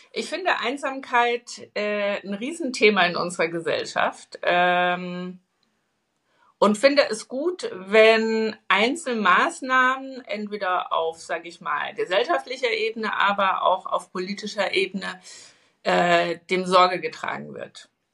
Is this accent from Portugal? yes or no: no; Bavaria, Germany; ich komme aus dem Dorf im Bayerischen Wald.